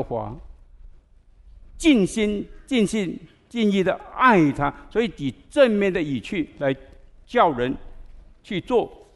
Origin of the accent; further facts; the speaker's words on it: China; 我们人的，尤其是我们中国人的律法，从古到今都是不能够遵守这个原则